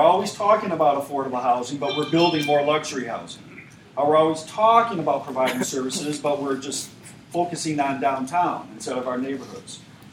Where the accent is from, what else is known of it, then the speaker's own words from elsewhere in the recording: Ann Arbor, Michigan, United States; I grew up in Ann Arbor.